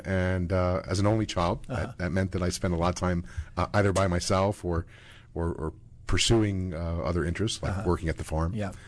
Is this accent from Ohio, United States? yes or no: no; Virginia, United States; Grew up in Northern Virginia.